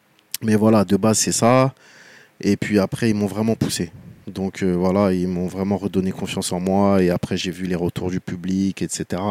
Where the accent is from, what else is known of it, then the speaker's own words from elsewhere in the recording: Comoros; moved away; also born or lived in France; Je viens des Comores. Enfin, je suis né en France. Ensuite, je suis reparti aux Comores pour...